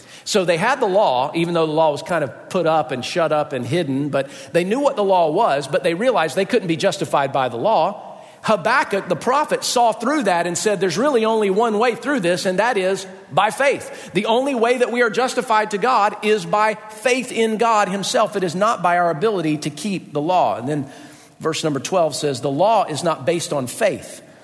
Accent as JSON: {"language": "English", "town": "Atlanta", "region": "Georgia", "country": "United States", "lives_now": "Buffalo, United States", "said": "we live in Buffalo and I come from Atlanta."}